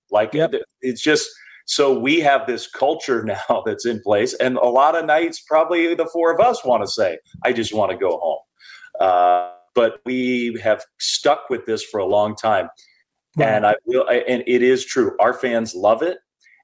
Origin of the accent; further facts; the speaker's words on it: Washington, District of Columbia, United States; because I grew up in Washington, D.C., and we didn't have a team.